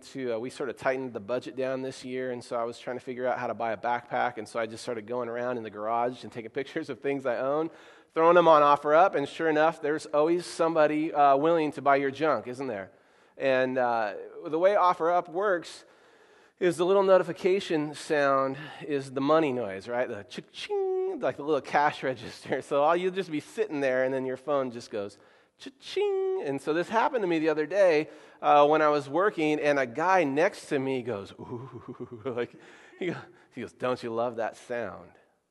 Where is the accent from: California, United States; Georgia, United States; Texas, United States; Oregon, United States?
Oregon, United States; I am from God's country, Oregon, and I cheer for God's team, the Oregon Ducks.